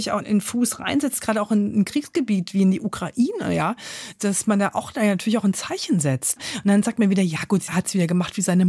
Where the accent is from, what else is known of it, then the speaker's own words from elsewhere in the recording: Rhineland-Palatinate, Germany; Ist nicht wie bei uns in der Pfalz.